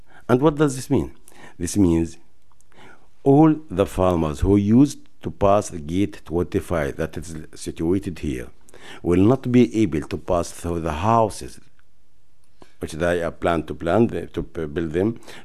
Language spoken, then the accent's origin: English; Jayous, West Bank, Palestine; English is a second language; I came from Jayous. It's a small village situated in the east north of Kalkili. My village is in the close area of the Green Line.